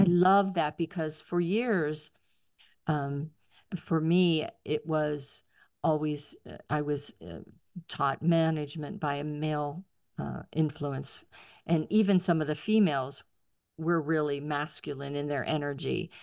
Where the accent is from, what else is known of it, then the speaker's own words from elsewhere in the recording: Pittsburgh, Pennsylvania, United States; now in Atlanta, United States; I'm originally from Pittsburgh and we had 7 kids in our family